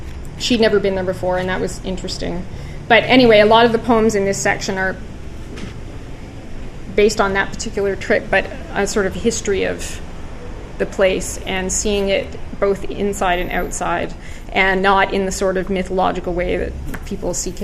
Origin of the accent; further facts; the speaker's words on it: Ontario, Canada; But I'm also a bit of an outsider because I grew up in Ontario